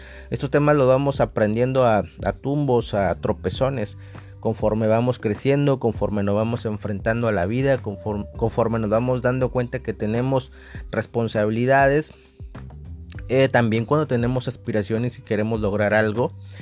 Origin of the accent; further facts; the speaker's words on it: Mexico; bueno, yo soy de México, no sé de qué parte del mundo me escuchas